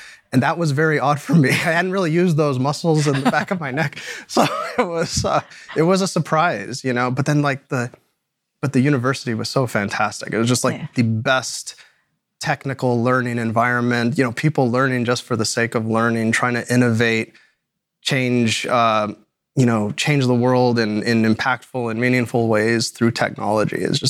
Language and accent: English; New Mexico, United States; So I did grow up very rural. I would say extremely rural in this, on a cattle ranch in New Mexico.